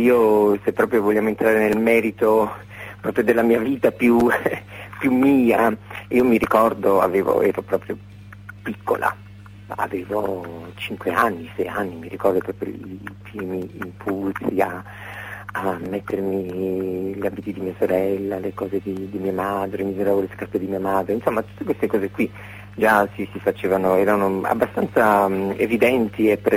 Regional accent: Ruvo di Puglia, Apulia, Italy; born there; now in Bologna, Italy; sono anche molto contenta di stare qui a Bologna, anche se io non sono bolognese, io sono nata in Puglia, in un paese che si chiama Ruvo di Puglia, a 30 km da Bari, ben 51 anni fa.

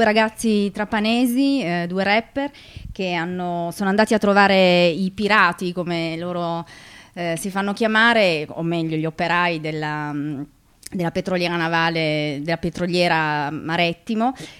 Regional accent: Turin, Piedmont, Italy; perché io da torinese mi viene un po' male la pronuncia

